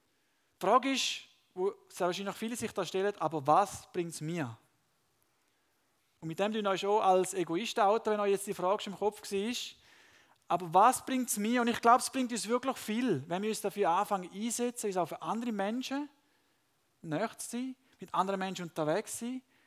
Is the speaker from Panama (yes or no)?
yes; Panama; Es gibt einen Ort in Panama, dort wo ich aufgewachsen bin, hat es in der Nähe einen Vulkan gehabt.